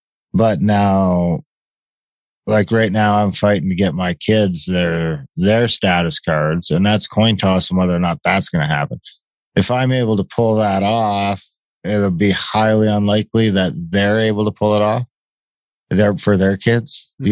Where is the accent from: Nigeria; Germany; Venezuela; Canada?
Canada; Mishkilgaming, Ontario; I'm registered from, I don't know the treaty number, but I'm from Mishkilgaming, number 203, Ojibwe Nation in Northern Ontario.